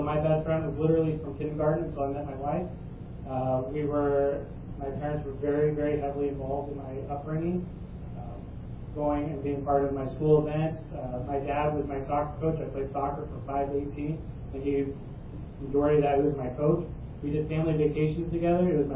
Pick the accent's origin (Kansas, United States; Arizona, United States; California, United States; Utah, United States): Arizona, United States; born there; So just to give you guys an idea, I was born in Arizona.